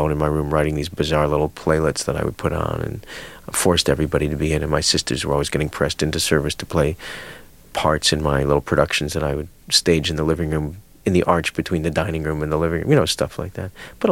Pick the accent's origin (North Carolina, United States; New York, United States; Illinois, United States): Illinois, United States; Chicago; I grew up in Chicago, and as far as I was concerned, they were all in some sort of mysterious business.